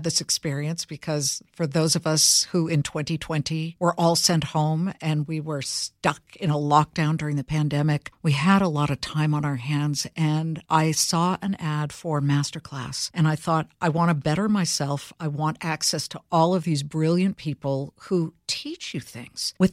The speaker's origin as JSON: {"language": "English", "town": "Los Angeles", "region": "California", "country": "United States", "tie": "born or raised there", "said": "I grew up in Los Angeles where everyone, except me it seemed, wanted to be in it."}